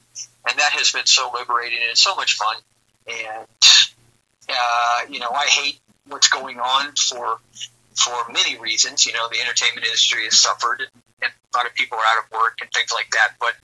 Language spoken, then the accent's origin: English; the South, United States; You know, we're from the South, and rock and roll and country music has always just been kind of peanut butter and chocolate, you know.